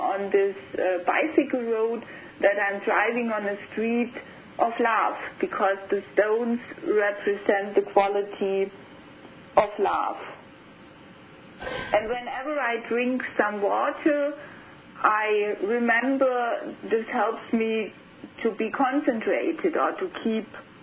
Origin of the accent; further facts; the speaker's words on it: Germany; English is a second language; Because I'm from Germany.